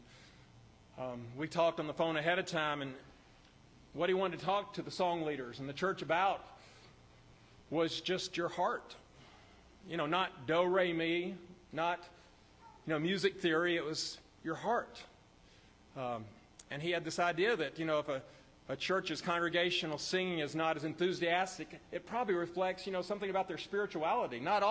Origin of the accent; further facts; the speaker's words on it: Jacksonville, Florida, United States; I'm from Jacksonville, Florida.